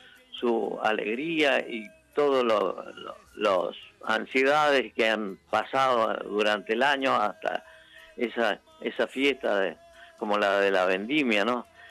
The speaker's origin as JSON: {"language": "Spanish", "town": "Vista Flores", "region": "Mendoza", "country": "Argentina", "tie": "born or raised there", "said": "Bueno, yo en el Valle de Uco nací, ahí en la consulta, viví mi infancia. Nací en Vista Flores, cerca de la consulta, 5 kilómetros."}